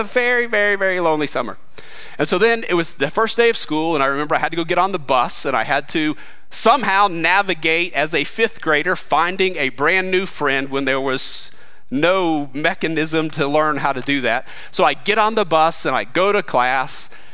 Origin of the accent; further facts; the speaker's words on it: Orlando, Florida, United States; also born or lived in Winter Park; We had been living in Orlando, Florida. I was born in Winter Park